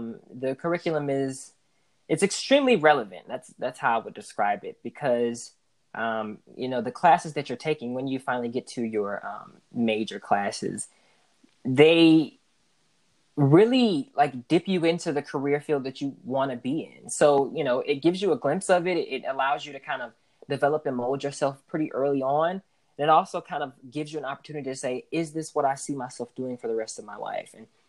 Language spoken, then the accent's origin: English; Atlanta, Georgia, United States; I am from Atlanta. So our homecoming events are like a citywide thing.